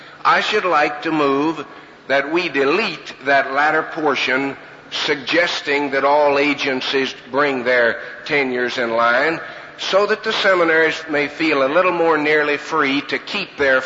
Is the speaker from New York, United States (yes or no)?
no; Kentucky, United States; from Kentucky.